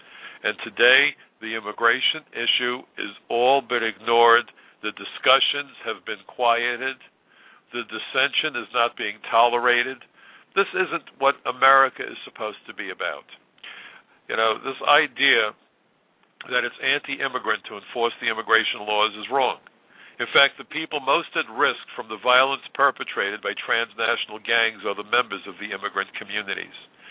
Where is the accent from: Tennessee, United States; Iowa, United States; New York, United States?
New York, United States; I'm a New Yorker, and I love the diversity that we have, especially in New York.